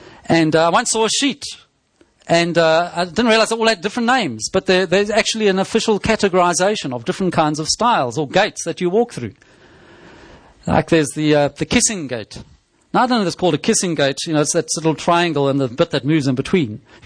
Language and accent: English; South Africa; And growing up in South Africa as I did not have a fond memory of gates.